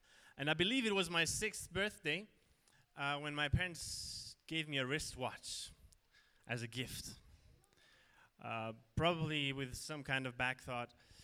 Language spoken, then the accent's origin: English; Germany; English is a second language; moved away as an adult; now in Malawi; It's a German name. We come from Germany, my wife and our three kids. We've been here since October 2017 in Malawi